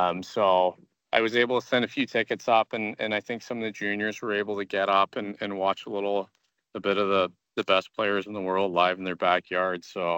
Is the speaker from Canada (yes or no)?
yes; Canada; we share common backgrounds being Canadian